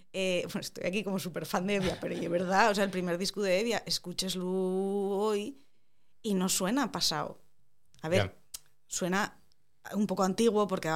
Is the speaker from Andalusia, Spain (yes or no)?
no; Asturias, Spain; somos unos asturianos nuevos. No somos los asturianos del siglo XIX, somos los del XXI.